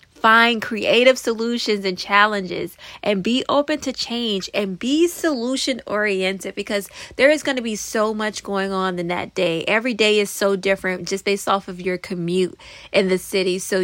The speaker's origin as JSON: {"language": "English", "region": "Florida", "country": "United States", "said": "I remember where, because I'm from Florida, and I remember when I came to New York, everyone was speaking so fast"}